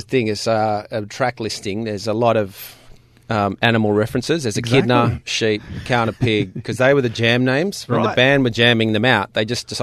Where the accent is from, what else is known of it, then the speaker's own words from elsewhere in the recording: Sydney, New South Wales, Australia; I'm from Bronny. I was born in Sydney.